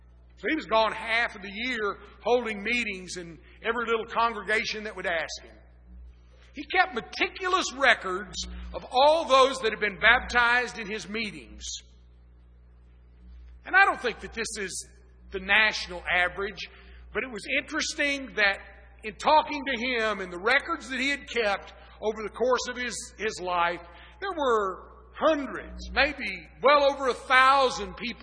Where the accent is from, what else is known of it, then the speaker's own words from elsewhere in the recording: Texas, United States; also born or lived in Oklahoma; When I was a child growing up in Texas and Oklahoma, we didn't think we could be a sound church